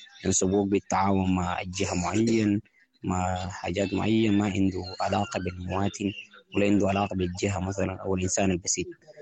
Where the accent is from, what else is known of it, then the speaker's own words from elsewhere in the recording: Sudan; نحن والله كسودانيين وبالذات نحن النازحين في معسكرات النزوح